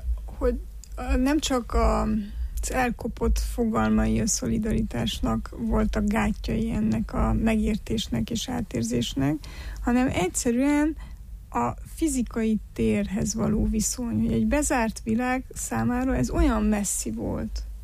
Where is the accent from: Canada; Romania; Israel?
Romania; Hogy valamilyen módon mi a háború peremén vagy mesdjéjén születtünk, nőttünk fel, és valóban mégis a délszláv háború, ami már a saját háborunk volt, és a mi generációnkat sorozták be, ölték meg, a mi generációnk lógta, próbált meglógni különböző indokokkal a katonaság elől, sőt a mi generációnk még sorkatona volt itthon Romániában